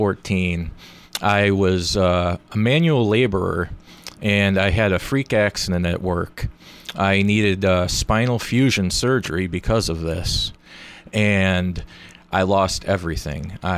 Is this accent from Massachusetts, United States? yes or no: yes; Pittsfield, Massachusetts, United States; also born or lived in North Adams; I'm originally from Pittsfield, Massachusetts.